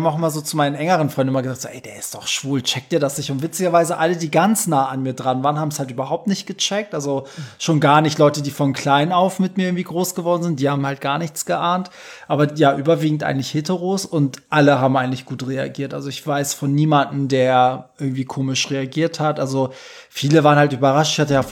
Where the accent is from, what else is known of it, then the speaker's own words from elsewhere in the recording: Hamburg, Germany; Und seit ich eigentlich denken kann, sind wir dann aber in Hamburg gewesen.